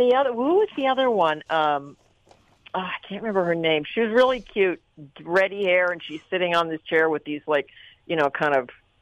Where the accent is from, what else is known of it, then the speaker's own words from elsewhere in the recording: Winnipeg, Manitoba, Canada; a friend that lives in Winnipeg, which is my hometown.